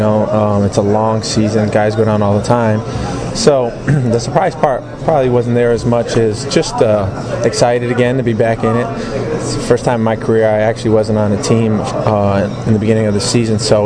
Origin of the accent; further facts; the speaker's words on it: Connecticut, United States; I'm from Connecticut, so the local teams are either going to be the Giants, the Jets, and the Patriots.